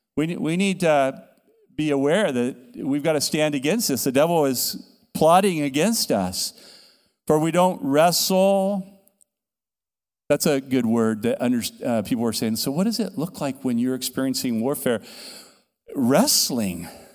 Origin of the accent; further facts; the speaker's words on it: California, United States; I grew up in California, and I've walked at that beach my entire life.